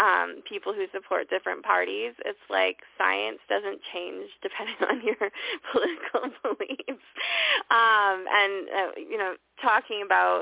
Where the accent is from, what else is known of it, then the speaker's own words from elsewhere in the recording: Canada; And I'm Canadian, but we have the same issue of there's this divide between the Liberals and the Conservatives